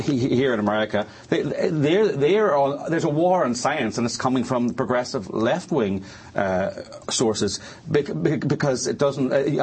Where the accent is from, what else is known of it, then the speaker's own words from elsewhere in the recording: Ireland; I'm from Ireland, but I've been here studying this for 18 months